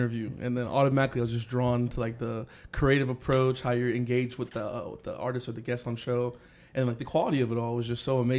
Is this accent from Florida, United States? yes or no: yes; Tampa, Florida, United States; also born or lived in Boca Raton; I was born in Boca Raton, Florida, so like South Florida.